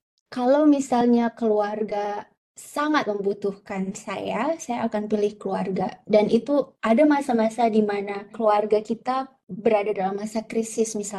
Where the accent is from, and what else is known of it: Indonesia; born there